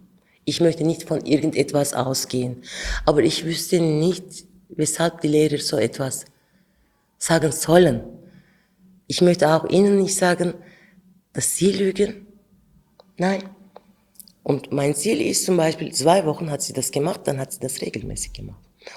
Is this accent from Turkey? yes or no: yes; Ankara, Turkey; now in Germany; Ich bin in Ankara aufgewachsen, aber ich komme aus Adıyaman. Meine Wurzeln sind dort. Adıyaman habe ich eben zuerst aber vor 3 Jahren sehen können. Aber ich bin in der Großstadt in Ankara aufgewachsen. Kurdisch war verboten.